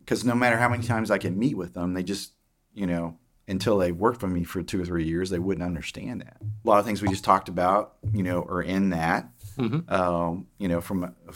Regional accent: Oklahoma, United States; accent: Oklahoma English; I'm from Oklahoma, you know, my English is Oklahoma English, right? I go back to see family.

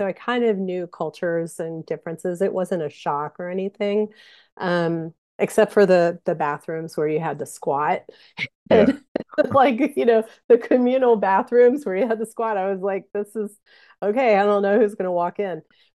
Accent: Louisville, Kentucky, United States; accent: Southern; But if I get mad or I'm around Southerners, it starts to come out. Yeah, because I'm from Louisville.

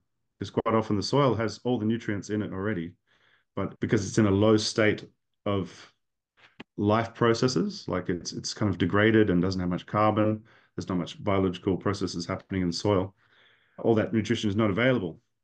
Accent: Australia; I'm Australian, but I've done a lot of work between Australia and Indonesia, and also more over in Papua now as well.

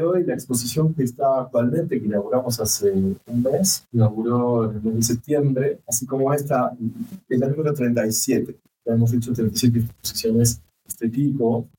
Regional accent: Argentina; yo soy argentino.

